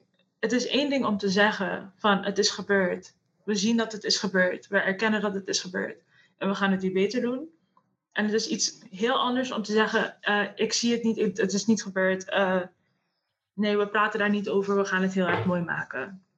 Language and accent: Dutch; Curaçao; ik ben minder waard omdat ik dus uit Curaçao kom of ik kom uit de Antillen en dus word ik ook anders behandeld.